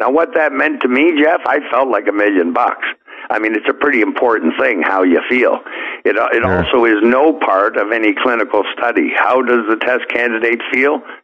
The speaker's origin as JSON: {"language": "English", "country": "Canada", "said": "You know, I'm a Canadian, but I'm kind of from Missouri, as they say, the show me state."}